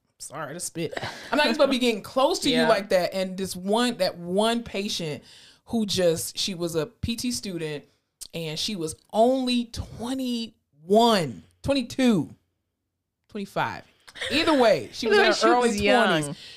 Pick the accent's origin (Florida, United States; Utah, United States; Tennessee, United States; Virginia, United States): Florida, United States; And I was born and raised in Florida.